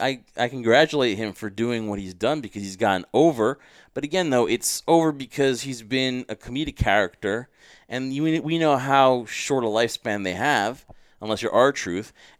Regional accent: New Jersey, United States; And, you know, we're from Jersey, too, so we really like to, you know, support everyone who, you know, is in Jersey.

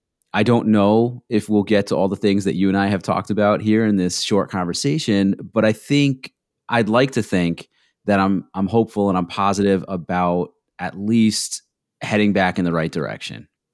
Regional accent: Connecticut, United States; And my home state of Connecticut's own, I guess, former education department secretary.

